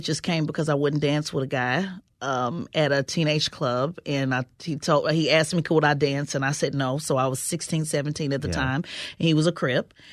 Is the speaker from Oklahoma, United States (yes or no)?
yes; Oklahoma City, Oklahoma, United States; But growing up in Oklahoma City, which is a part of the Bible Belt, a lot of the views that conservatives believe now are very similar to what I grew up